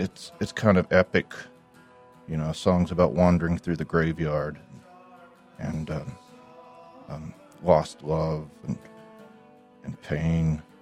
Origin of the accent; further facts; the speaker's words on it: Appalachia, United States; Because I grew up in the Appalachians, I knew how to play bluegrass. And I started getting into bluegrass just because I could do it, just because it was everywhere where I grew up.